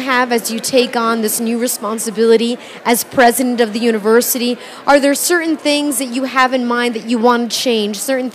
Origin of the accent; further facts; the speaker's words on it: New Jersey, United States; New Jersey.